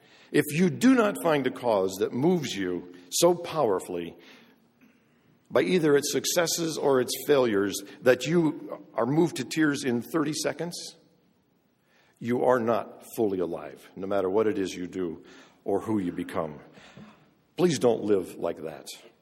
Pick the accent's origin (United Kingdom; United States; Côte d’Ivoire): Côte d’Ivoire; My mom and dad were missionaries, and I grew up in the Ivory Coast of West Africa. I was a typical missionary kid.